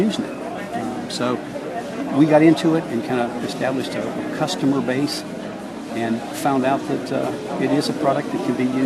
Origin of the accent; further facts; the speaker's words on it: Pennsylvania, United States; now in Frisco, United States; But, I grew up in Pennsylvania a long time ago. Been around guns all my life. Actually got to Texas because of Fort Hood.